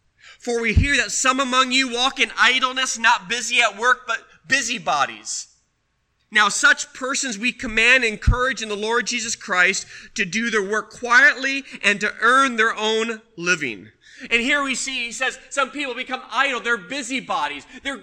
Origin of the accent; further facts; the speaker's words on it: Washington, United States; also born or lived in Colorado; When I grew up in Washington and when we lived in Colorado, it was very rare that we ever heard of anybody having to live off the government.